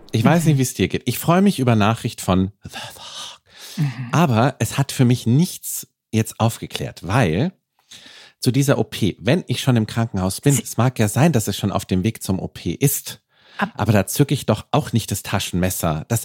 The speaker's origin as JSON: {"language": "German", "region": "Bavaria", "country": "Germany", "said": "Ich bin aus Bayern"}